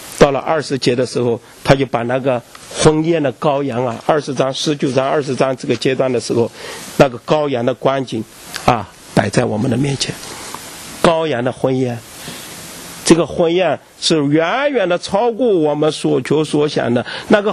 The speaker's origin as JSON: {"language": "Chinese", "town": "Suzhou", "region": "Jiangsu", "country": "China", "tie": "born there", "said": "我是出生在江苏那边哈，江苏那边有个市，有个地区叫苏州"}